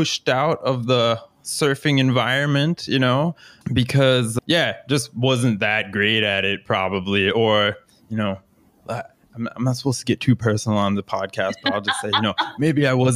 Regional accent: Florida, United States; because I grew up in Florida, and as we were talking about before the show, kind of like similar environment and stuff like that.

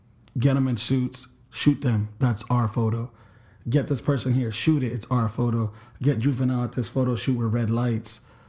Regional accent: Queens, New York, United States; born there; moved away; I was born in Queens, but then I moved down here, like, right after... Like Hurricane Andrew hit

